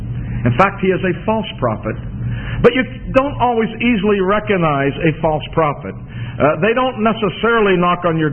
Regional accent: Pittsburgh, Pennsylvania, United States; But the Pittsburgh Steelers, my hometown, where I was raised, they came to Dallas and they beat Dallas.

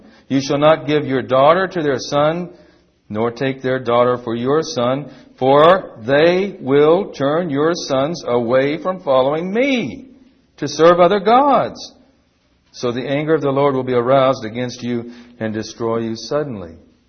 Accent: Fall River, Massachusetts, United States; we talk about in Massachusetts, you know, your state, I'm sorry, because it's my hometown too, Fall River.

